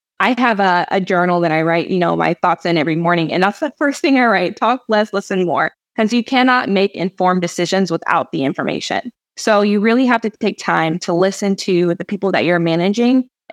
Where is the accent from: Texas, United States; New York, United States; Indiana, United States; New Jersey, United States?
Texas, United States; now in Arizona, United States; Like I'm from Texas and right now, like I said, I'm in Arizona